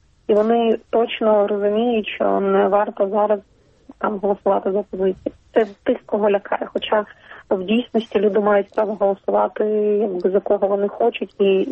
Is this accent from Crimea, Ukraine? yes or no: yes; Crimea, Ukraine; now in Kyiv, Ukraine; я сама з Криму, що я живу в Києві вже півтора року